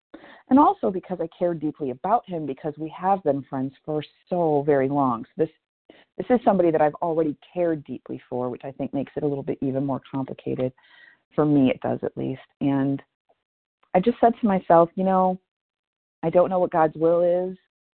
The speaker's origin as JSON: {"language": "English", "town": "Detroit", "region": "Michigan", "country": "United States", "said": "I'm from Detroit."}